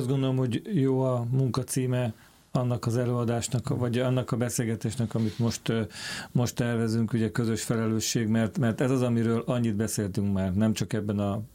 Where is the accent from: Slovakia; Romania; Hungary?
Hungary; én is magyar ember vagyok